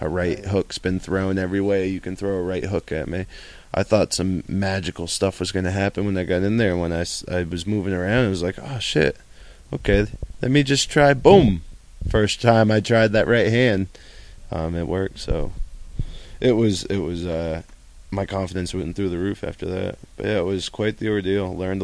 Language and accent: English; Maine, United States; Even Gleason's doesn't charge me a gym fee because I come from Maine.